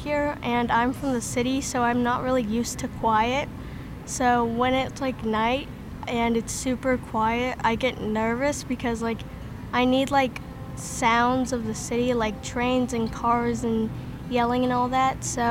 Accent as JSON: {"language": "English", "region": "California", "country": "United States", "also_born_or_lived": "Guatemala", "moved": "yes", "lives_now": "Missouri, United States", "said": "Well, I was born in Guatemala, but I'm from the state of California, but we moved to Missouri about a year ago."}